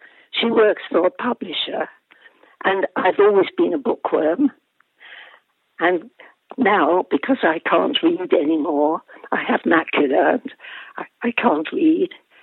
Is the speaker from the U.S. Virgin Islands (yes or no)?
no; Wales, United Kingdom; now in Bristol, United Kingdom; I've no family in Bristol. I'm Welsh, so I like talking.